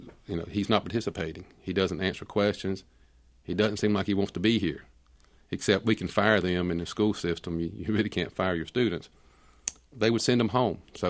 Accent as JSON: {"language": "English", "country": "United States", "said": "Well, it makes me glad I'm an American. I can honestly say that."}